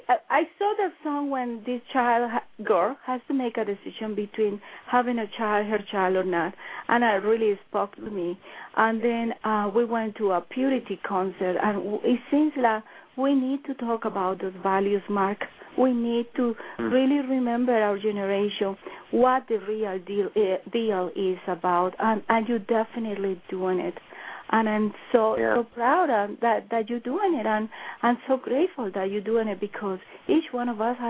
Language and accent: English; Colombia; now in United States; I am from Colombia. Yes, I came here 20 years ago, and I love this country. This is my country.